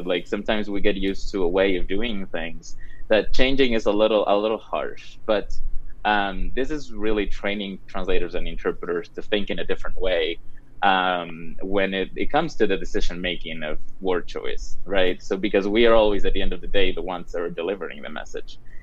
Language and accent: English; Cuenca, Azuay, Ecuador; I'm from Cuenca, Ecuador.